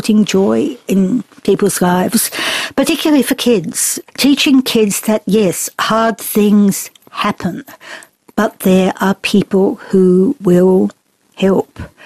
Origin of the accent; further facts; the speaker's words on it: Brisbane, Queensland, Australia; But I grew up in Brisbane.